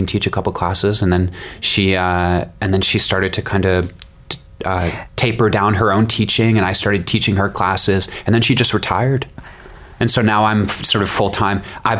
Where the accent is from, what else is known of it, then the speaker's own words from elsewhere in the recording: Framingham, Massachusetts, United States; also born or lived in Manchester, Connecticut; We moved partway through middle school, so I grew up in Framingham, and then we moved to Manchester, Connecticut.